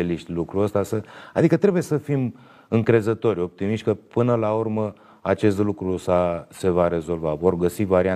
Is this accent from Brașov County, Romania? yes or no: yes; Brașov, Brașov County, Romania; eu m-am născut la Brașov, am început să joc acolo de la copii până la seniori